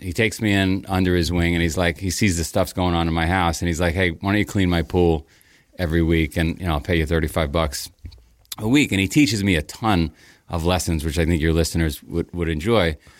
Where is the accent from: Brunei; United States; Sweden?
United States; Howard Beach, New York; So I grew up in Queens. I grew up in a town called Howard Beach, and for whatever reason, it was organized crime capital of the world.